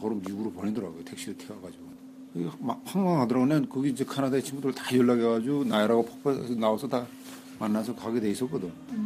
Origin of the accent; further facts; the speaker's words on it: North Korea; 내 고향의 이름을 따서. 그래서 우리 탈북자들이 우리 북경 와서